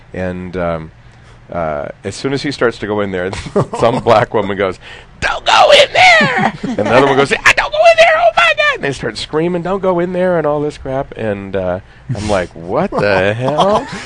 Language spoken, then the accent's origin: English; Mesa, Arizona, United States; I have to say, growing up in Mesa, I had not experienced that phenomenon.